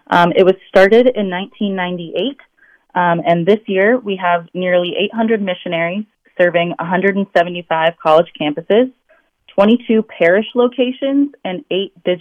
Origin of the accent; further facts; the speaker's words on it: Midwest, United States; also born or lived in West Coast; I grew up in the Midwest my whole life, friends with all sorts of Midwesterners who had all just been in the Midwest their whole life. And so moving out to the West Coast